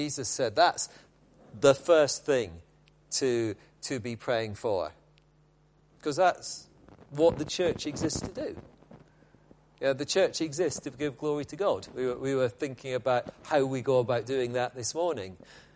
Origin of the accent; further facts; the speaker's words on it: Scotland, United Kingdom; I was brought up in Scotland, where that's how they say the Lord's Prayer.